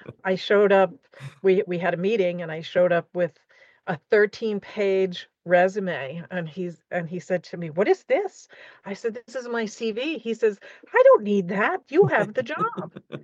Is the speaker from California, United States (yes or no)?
no; Westbury, New York, United States; now in East Meadow, United States; I grew up in Westbury, went through Coplay School District, and got married at 22 and moved one whole town over to East Meadow.